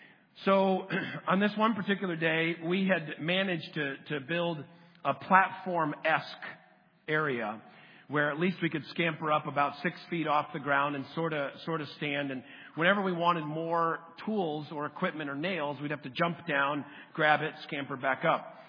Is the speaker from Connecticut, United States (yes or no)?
yes; Connecticut, United States; I grew up in Connecticut, was climb trees. We had pine trees all over the place, the good sappy ones.